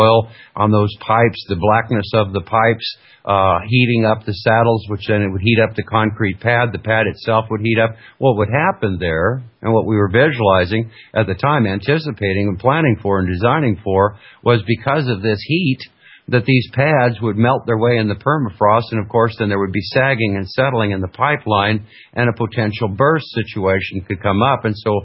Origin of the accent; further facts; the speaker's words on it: Alaska, United States; I grew up in Alaska, but I came back up to Fairbanks, Alaska